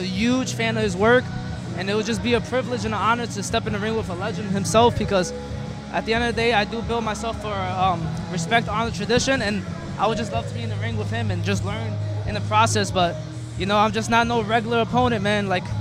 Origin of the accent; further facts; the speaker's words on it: Coney Island, New York, United States; I live literally 10 minutes away from here. I'm from Coney Island, live from Coney Island.